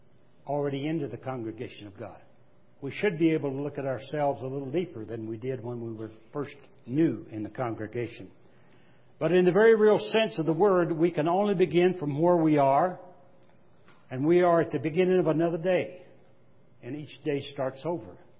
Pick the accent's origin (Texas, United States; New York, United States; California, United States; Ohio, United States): Texas, United States; also born or lived in North Carolina; Remember, I'm from Texas, so sometimes the words don't come out as they should. Actually, before that, I was from North Carolina. Words never came out before. I learned to talk in Texas.